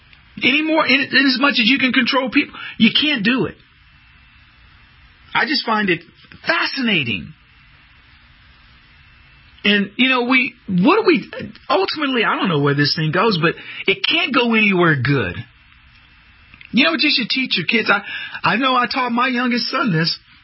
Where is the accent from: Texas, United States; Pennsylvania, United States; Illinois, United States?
Texas, United States; San Antonio; I'm from San Antonio. He's not lying.